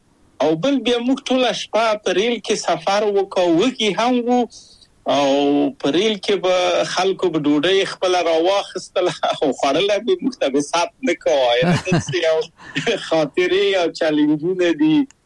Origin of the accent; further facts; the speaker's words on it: Kabul, Afghanistan; moved away as an adult; now in Czechoslovakia; زه له کابله په یو دولتي بورس چکسلواکیا ته راغلم.